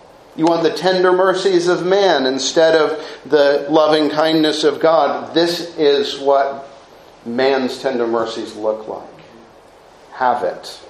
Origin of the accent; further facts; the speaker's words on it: Illinois, United States; Maybe we don't leave our cars unlocked like we used to back in when I was growing up in Illinois.